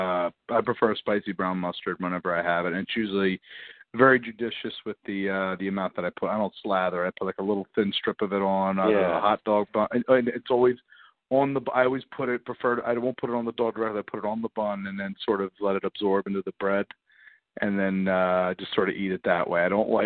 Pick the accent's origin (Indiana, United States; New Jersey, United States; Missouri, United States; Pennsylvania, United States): Pennsylvania, United States; Philadelphia; Me growing up in South Philadelphia, the pretzel place that we always went to as a family was Federal Pretzel on 9th and Federal Street